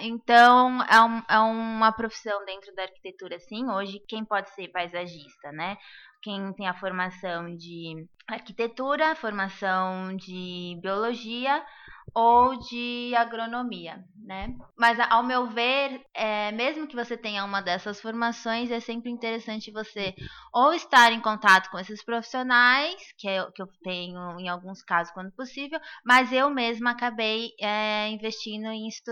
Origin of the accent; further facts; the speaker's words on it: São Paulo, Brazil; eu não sou da cidade de São Paulo, então, como eu sou do interior, eu tive essa oportunidade de ter mais a natureza mais próxima